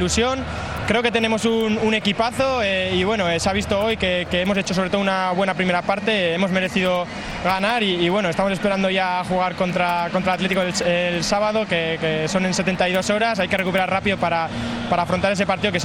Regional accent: Pamplona, Navarre, Spain; porque yo soy de Pamplona

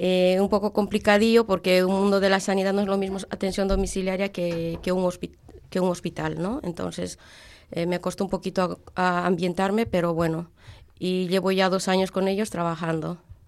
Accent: Potosí, Bolivia; moved away; Yo soy de Potosí, uh-huh. y tuvimos que emigrar a Cochabamba.

